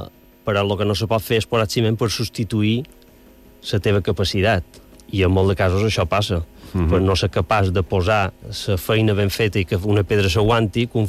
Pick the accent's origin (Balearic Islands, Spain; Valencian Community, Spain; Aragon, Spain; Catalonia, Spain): Balearic Islands, Spain; Bunyola; i nosaltres tots som de Bunyola, i no mos coneixíem